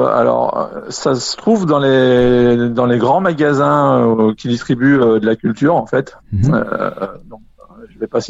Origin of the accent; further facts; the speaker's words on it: Auvergne-Rhône-Alpes, France; On a dans le sud, on en a par chez nous, dans le Rhône-Alpes.